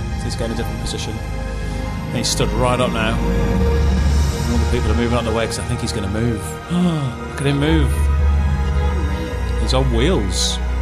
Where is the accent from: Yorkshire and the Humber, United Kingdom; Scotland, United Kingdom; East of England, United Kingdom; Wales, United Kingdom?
Wales, United Kingdom; Oh, we like Wales, because we're Welsh, aren't we?